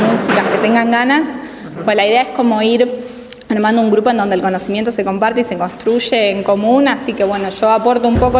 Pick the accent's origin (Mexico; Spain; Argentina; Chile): Argentina; Viedma, Río Negro; yo soy acá de Viedma